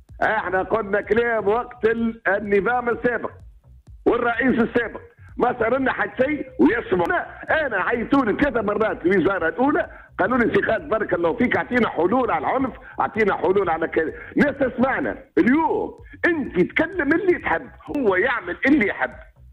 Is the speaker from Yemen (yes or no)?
no; Tunisia; أنا ديمقراطية، بلادي تونس